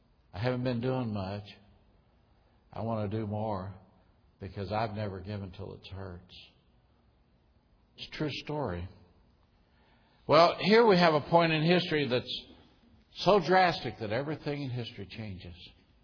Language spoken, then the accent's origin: English; Kentucky, United States; I shouldn't say this, but I saw it even in my home state of Kentucky.